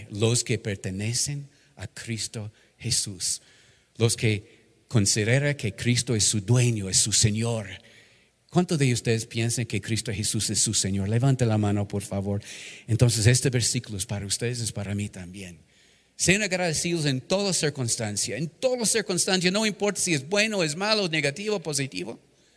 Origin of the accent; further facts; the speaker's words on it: United States; marco 400 años, aniversario de esta celebración del Día de Gracias en mi país. Y este fue celebrado la primera vez en Massachusetts, en la ciudad de Plymouth, en 1621.